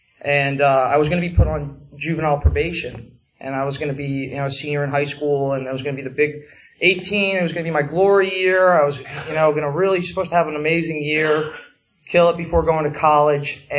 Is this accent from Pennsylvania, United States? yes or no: yes; Coopersburg, Pennsylvania, United States; I live right down the street. I don't live very far from here. I grew up in Coopersburg